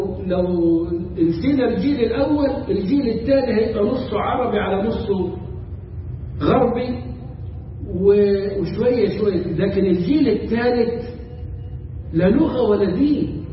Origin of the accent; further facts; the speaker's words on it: Cairo, Cairo Governorate, Egypt; يعني أكثر بشوية من اللي عندنا في القاهرة.